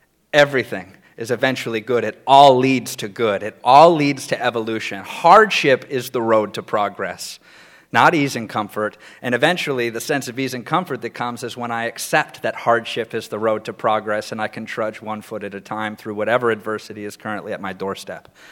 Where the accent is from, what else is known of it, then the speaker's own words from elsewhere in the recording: Spanaway, Washington, United States; also born or lived in Tacoma; I grew up in Washington State, not far from here. I was born in Tacoma and raised in Spanaway.